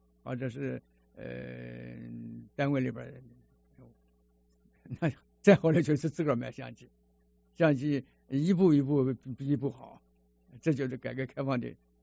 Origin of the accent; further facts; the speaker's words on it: China; 世界上有的东西，我们中国人也能造出来了。